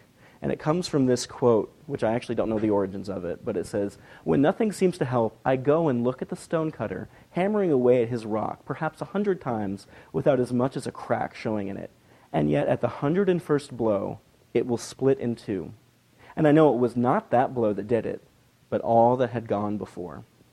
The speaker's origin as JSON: {"language": "English", "town": "San Antonio", "region": "Texas", "country": "United States", "said": "I am from San Antonio, Texas. We have a pretty good basketball team out there"}